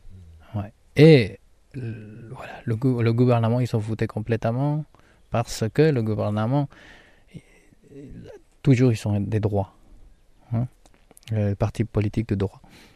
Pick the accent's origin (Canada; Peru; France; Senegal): Peru; Huanta, Ayacucho; French is a second language; moved away; also born or lived in Lima; Et j'ai eu des sœurs qui sont nées dans la région de Lima. Après, ils sont retournés à la région de Ayacucho. Et c'est là-bas où je suis né, à Huanta. Après, dans cette région... C'est là-bas où j'ai grandi.